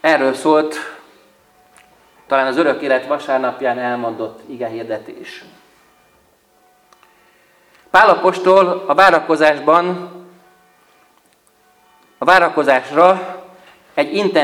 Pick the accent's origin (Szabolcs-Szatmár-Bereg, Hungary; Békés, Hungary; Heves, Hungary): Heves, Hungary; Gyöngyös; vannak-e még fecskék Gyöngyösön. Mikor a lakótelepen felnőttem